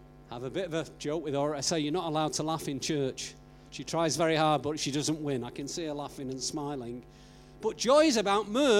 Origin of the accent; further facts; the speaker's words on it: England, United Kingdom; So when we say joy, because we're English, we haven't really got big expression.